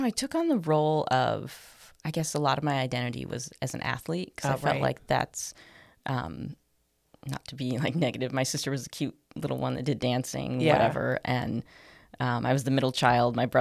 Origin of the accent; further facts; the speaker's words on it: The Dalles, Oregon, United States; I grew up in the Dalles, Oregon. Sometimes I joke, have you ever played the Oregon Trail game? And it's on there.